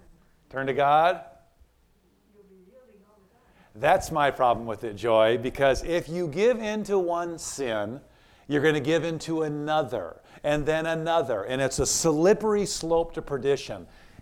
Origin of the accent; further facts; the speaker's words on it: Minnesota, United States; because I'm from Minnesota originally